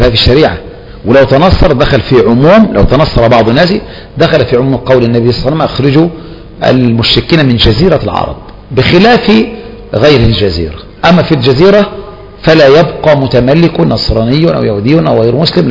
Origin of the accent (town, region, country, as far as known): Egypt